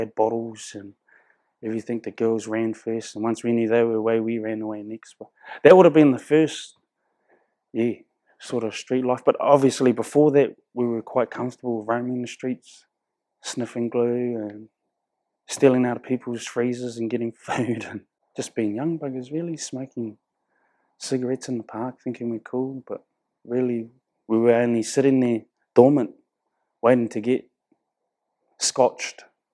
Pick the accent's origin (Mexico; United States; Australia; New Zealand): New Zealand; Hastings, Hawke's Bay; I'm from Hastings, Napier, Hawke's Bay, New Zealand. Been home for 8 years now. Living in Omahu in this marae.